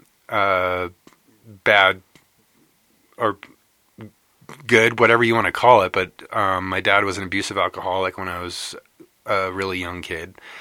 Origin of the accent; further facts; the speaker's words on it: New York, United States; I'm from New York State, yeah, originally.